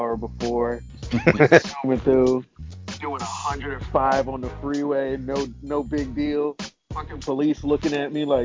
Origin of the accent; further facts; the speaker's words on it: New York, United States; I was like, yeah, I'm from New York.